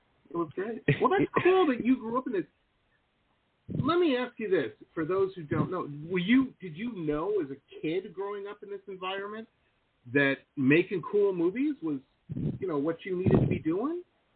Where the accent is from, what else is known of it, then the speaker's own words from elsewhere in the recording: Detroit, Michigan, United States; Yeah, I grew up in Metro Detroit.